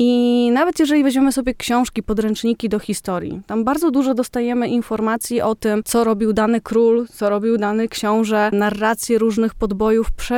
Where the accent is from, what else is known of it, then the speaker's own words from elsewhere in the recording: Szczytno, Warmian-Masurian Voivodeship, Poland; born there; Urodziłam się na Mazurach, w Szczytnie. Od 2009 roku mieszkam na Warmii